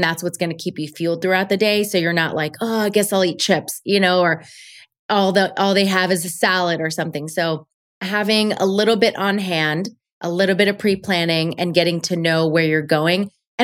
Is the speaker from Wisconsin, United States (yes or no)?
no; Florida, United States; also born or lived in Colombia; I was born in Colombia. I was raised in Florida, but my dad and my mom were big travelers.